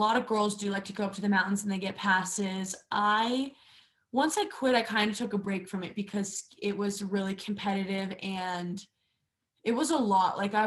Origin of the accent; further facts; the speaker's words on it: Aspen, Colorado, United States; born there; So I started ski racing because I was born in Aspen.